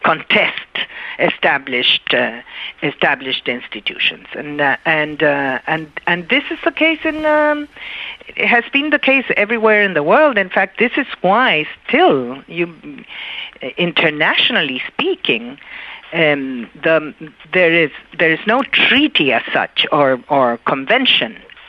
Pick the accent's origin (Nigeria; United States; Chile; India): Chile; English is a second language; In Latin America, I'm from Chile, you know, Latin America